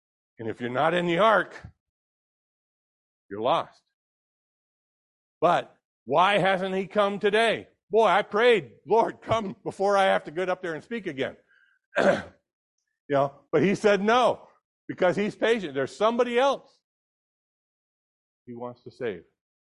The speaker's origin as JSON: {"language": "English", "region": "California", "country": "United States", "tie": "born or raised there", "said": "I grew up in California. I remember the parades of conserve, and save the whales, and save the this, and save that."}